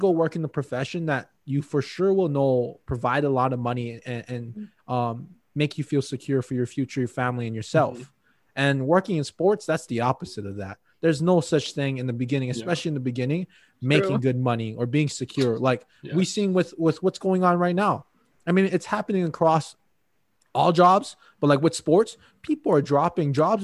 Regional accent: Hawaii, United States; And I'm born and raised in Hawaii. So I grew up in a lot of diversity and culture.

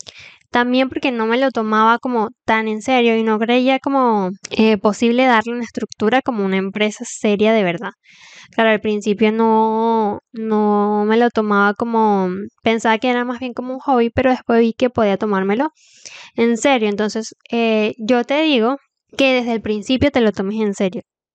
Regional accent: Venezuela; había una crisis complicada en mi país que es Venezuela.

